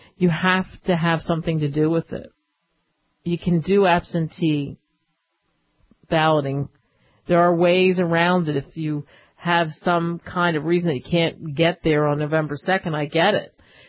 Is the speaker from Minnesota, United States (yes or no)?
no; Cherry Hill, New Jersey, United States; didn't say anything about a report from actually my hometown's newspaper, the Courier Post in Cherry Hill